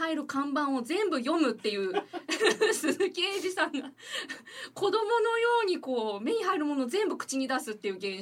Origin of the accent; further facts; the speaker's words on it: Hanamaki, Iwate, Japan; あの私のね、ふるさとの花巻で活躍しているフェリオブラスさんの坂西さんが、